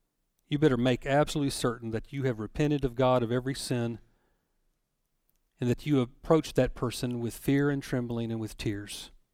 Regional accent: Oklahoma, United States; Now, I grew up in Southwest Oklahoma

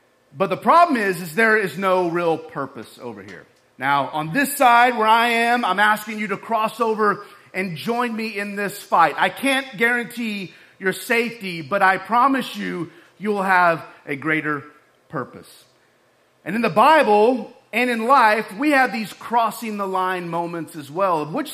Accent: Texas, United States; I am from Texas. I mean, that's just, I'm born and raised in Texas.

